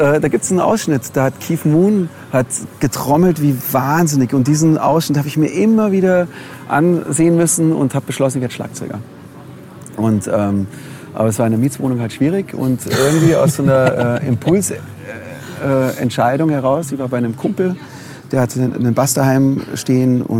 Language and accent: German; Munich, Bavaria, Germany; ich bin in München aufgewachsen, in Leim, Neuaubing.